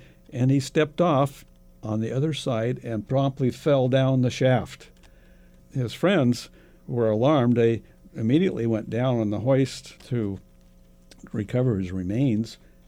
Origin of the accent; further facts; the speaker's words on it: Douglas, Alaska, United States; I grew up in Douglas. My dad came up as a fish biologist with our family in 1957, and we ended up living down at the end of St. Anne's Avenue.